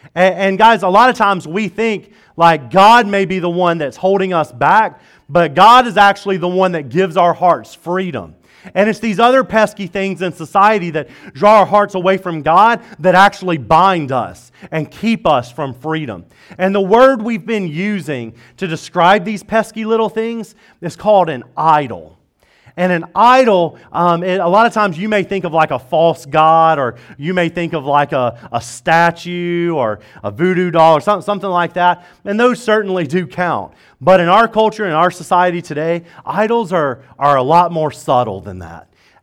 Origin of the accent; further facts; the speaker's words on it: Deep South, United States; growing up in the Bible Belt in Deep South, I actually saw it the opposite way